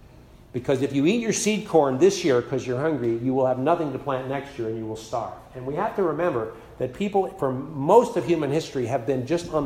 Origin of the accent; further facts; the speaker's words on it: Virginia, United States; I remember I grew up in Virginia, and we had a garden, and so we loved sweet corn